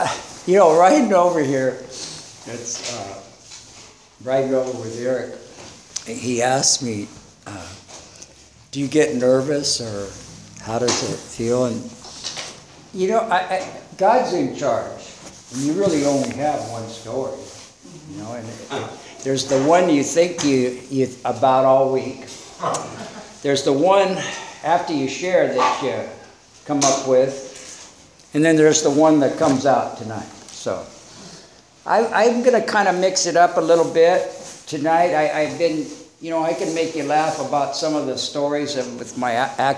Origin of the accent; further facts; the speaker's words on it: Sacramento, California, United States; By this time, I was the oldest of five boys. Born and raised in Sacramento